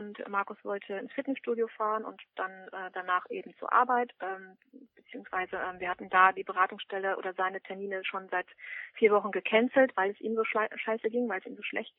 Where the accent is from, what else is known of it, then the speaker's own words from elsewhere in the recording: North Rhine-Westphalia, Germany; ich komme ja aus dem Ruhrgebiet, also sorry, wenn man das jetzt so hört, ne?